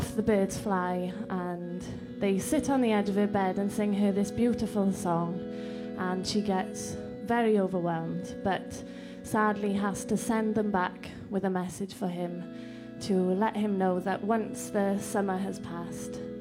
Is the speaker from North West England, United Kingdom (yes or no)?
no; Wales, United Kingdom; got the red dragon on our flag in Wales. Well, yes, I think we're probably here outnumbered today. We're all Welsh.